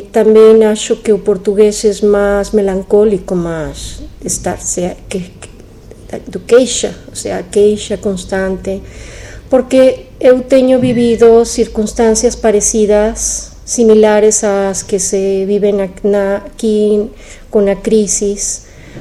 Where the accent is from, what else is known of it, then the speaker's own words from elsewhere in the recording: Mexico; Sim, mas sou mexicana.